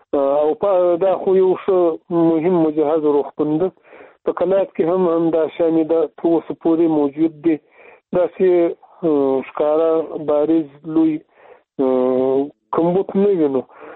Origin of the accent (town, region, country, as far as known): Afghanistan